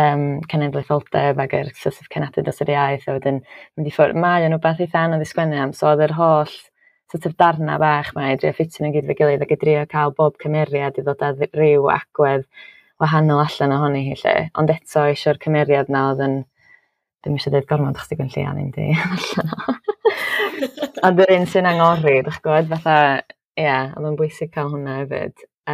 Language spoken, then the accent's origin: Welsh; Wales, United Kingdom; dwi'n gwybod pwy dwi'n Cymraes